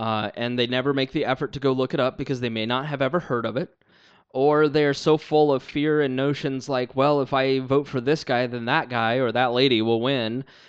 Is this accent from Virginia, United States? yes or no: no; Plainfield, Indiana, United States; I grew up in Plainfield, and Hendricks County is a very practical county